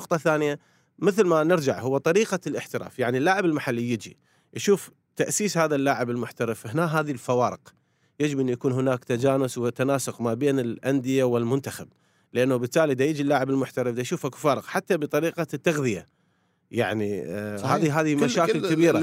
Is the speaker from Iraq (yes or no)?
yes; Iraq; الملاعب الان اصبحت مفخره بالنسبه لنا احنا كعراقيين